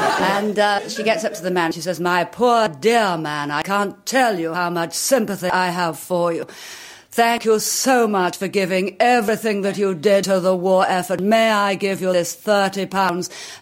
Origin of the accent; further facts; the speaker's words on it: Hull, Yorkshire and the Humber, United Kingdom; And growing up in Hull, such a fun place.